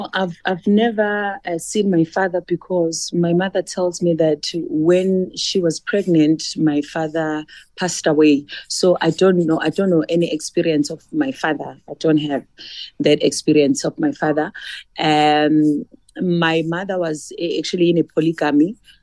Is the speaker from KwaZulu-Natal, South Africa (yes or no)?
yes; Hammersdale, KwaZulu-Natal, South Africa; I grew up in Hammersdale, in a small location called Mpumalanga Township. It's between Pietermaritzburg and Pinetown.